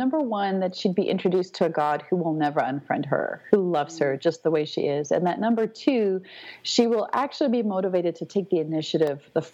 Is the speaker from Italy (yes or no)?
no; South Africa; now in United States; I'm South African. So my whole family, my whole family lives in South Africa. My firstborn was born there when we were living home. My husband's from the Midwest. So we go back and forth.